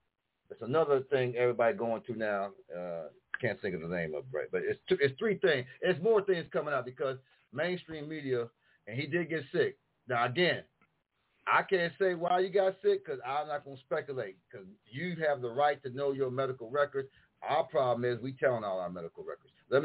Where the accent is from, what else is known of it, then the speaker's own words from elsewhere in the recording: New York, United States; I'm from New York.